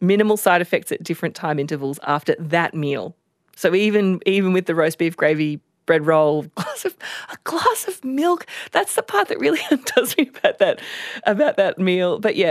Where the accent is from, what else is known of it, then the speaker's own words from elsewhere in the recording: Queensland, Australia; for me as a kid growing up in Queensland